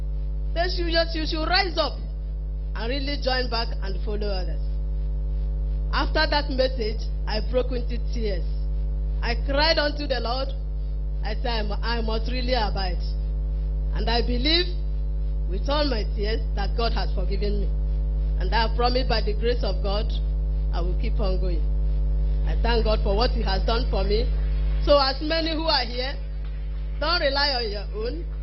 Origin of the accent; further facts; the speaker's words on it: Umuahia, Abia, Nigeria; I'm from Timber Branch in Umuahia region.